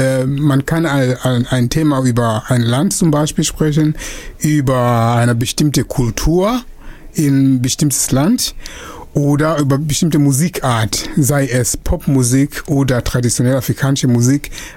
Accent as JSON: {"language": "German", "country": "Mozambique", "second_language": "German", "lives_now": "Germany", "said": "dann habe ich einige Freunde im Norden Mosambik, wo ich herkomme ursprünglich."}